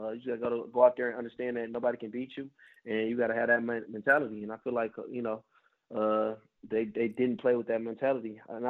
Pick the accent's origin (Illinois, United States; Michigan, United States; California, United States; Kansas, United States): Michigan, United States; Detroit; I've always been a fan since I was a young kid growing up in Detroit.